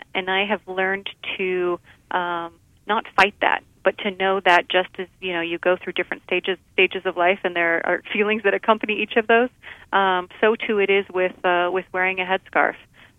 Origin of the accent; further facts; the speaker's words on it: United States; I'm an American. I know that.